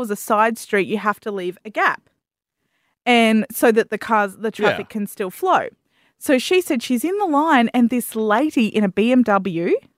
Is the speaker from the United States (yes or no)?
no; Port Macquarie, New South Wales, Australia; I grew up in Port Macquarie.